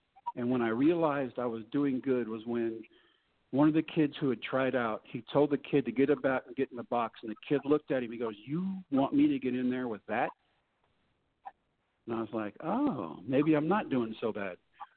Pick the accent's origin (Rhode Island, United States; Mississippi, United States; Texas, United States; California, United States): Texas, United States; I get to Tampa in September, and we're playing the Rangers in Arlington. So I'm back in my home state, haven't seen my kids in 3 months.